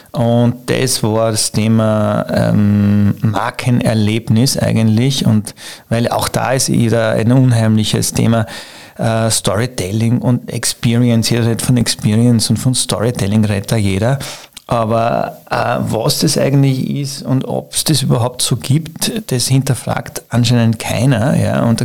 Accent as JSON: {"language": "German", "region": "Vienna", "country": "Austria", "tie": "born there", "said": "bin ja eigentlich auch gebürtiger Wiener, weil sie sich nicht leugnen lässt anhand meiner Sprache."}